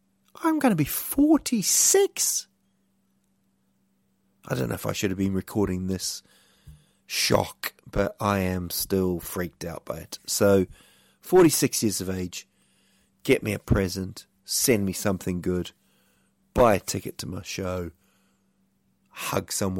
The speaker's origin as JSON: {"language": "English", "country": "New Zealand", "tie": "born or raised there", "said": "growing up in New Zealand, I remember watching bands"}